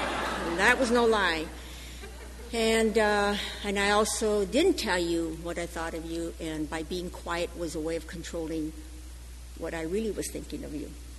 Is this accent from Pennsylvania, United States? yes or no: no; Los Angeles, California, United States; born there; You know, I was born in East L.A.